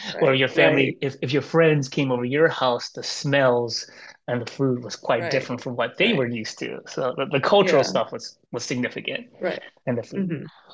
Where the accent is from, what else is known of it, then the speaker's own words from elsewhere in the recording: United States; And so we, you know, growing up in America, we grew up pretty poor, but definitely loved.